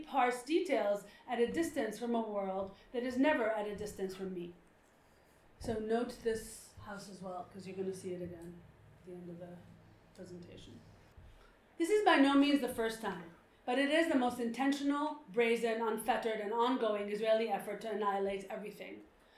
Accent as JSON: {"language": "English", "country": "Lebanon", "tie": "born or raised there", "said": "I grew up in Lebanon during its very many wars."}